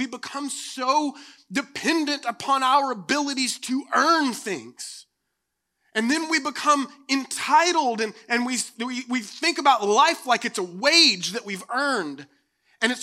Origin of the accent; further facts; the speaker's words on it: the South, United States; Like I grew up in the South and every year my family comes together